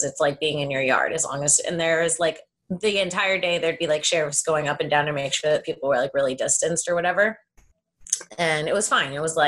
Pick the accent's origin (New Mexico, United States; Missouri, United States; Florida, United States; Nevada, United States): Florida, United States; Because I think I've only seen that like a couple of times growing up in Florida.